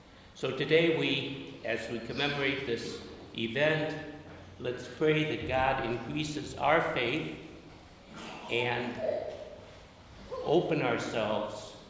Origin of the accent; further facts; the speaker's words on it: Chicago, Illinois, United States; One is I was growing up in Chicago in the 1950s, and Chicago, of course, is not like California. It's very flat.